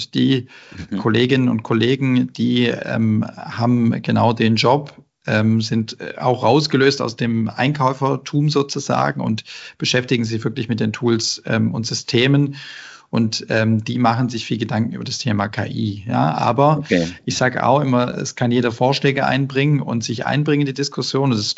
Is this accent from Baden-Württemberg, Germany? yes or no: yes; Baden-Württemberg, Germany; Und als Schwabe ist man da vielleicht mal zurückhaltender